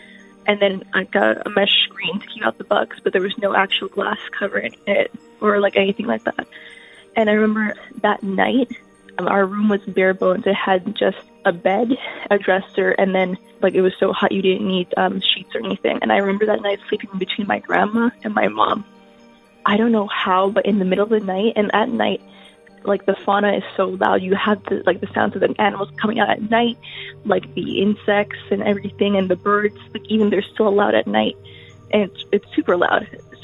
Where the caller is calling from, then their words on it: Canada; I'm calling from Canada. I'd like to remain anonymous.